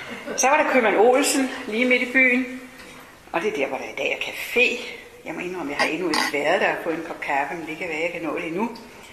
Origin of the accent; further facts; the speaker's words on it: Jonstrup, Capital Region of Denmark, Denmark; Jeg har også tænkt på min barndom i Jonstrup